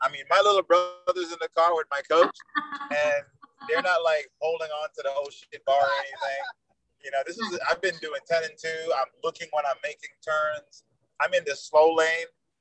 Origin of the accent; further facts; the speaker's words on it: New York, United States; Because I'm from New York. We're like bada bing, bada boom, in and out.